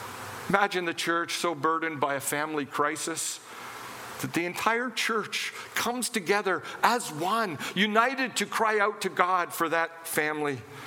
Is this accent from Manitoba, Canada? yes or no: yes; Winnipeg, Manitoba, Canada; now in Steinbach, Canada; we had driven into Winnipeg, and I grew up in Winnipeg, and so I was kind of nostalgic